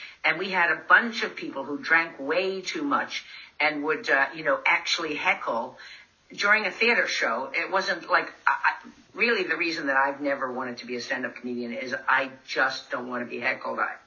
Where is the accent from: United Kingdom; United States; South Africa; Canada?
Canada; Newfoundland and Labrador; because I'm a Newfoundlander, I do have that weird way of seeing things, or that comedic way of seeing things.